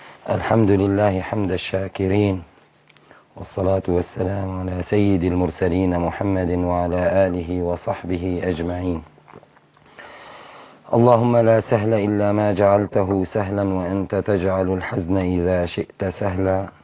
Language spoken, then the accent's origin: Arabic; Homs, Homs Governorate, Syria; وأنا ابن مدينة حمص